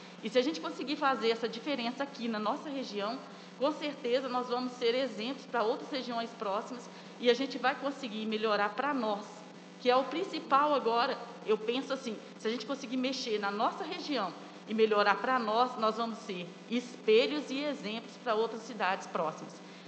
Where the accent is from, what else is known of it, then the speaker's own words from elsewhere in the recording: Cachoeira do Campo, Minas Gerais, Brazil; Eu sou de Cachoeira do Campo, não conheço todos os vereadores.